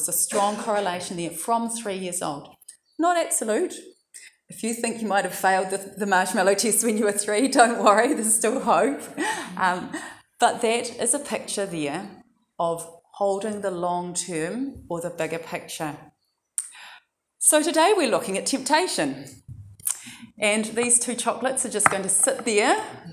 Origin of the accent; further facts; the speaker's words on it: Dunedin, Otago, New Zealand; I'm from Dunedin originally